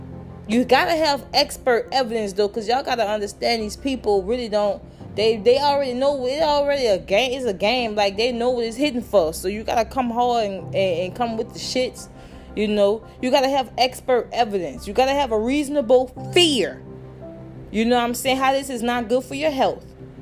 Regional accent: New Orleans, Louisiana, United States; now in Houston, United States; I'm from New Orleans, but I'm in Houston. Excuse me. I'm in Houston.

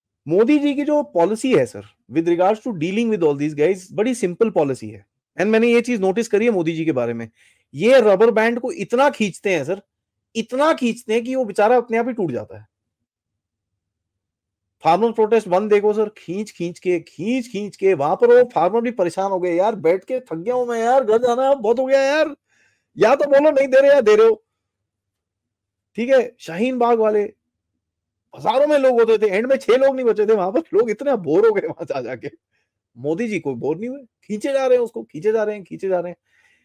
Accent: Punjab, India; Punjab is a critical state, मैं खुद पंजाबी हूँ

